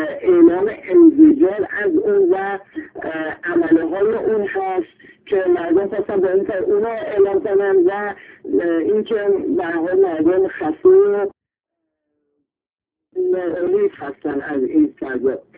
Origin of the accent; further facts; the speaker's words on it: Iran; ما ایرانی هستیم، دارای شخصیت بالایی هستیم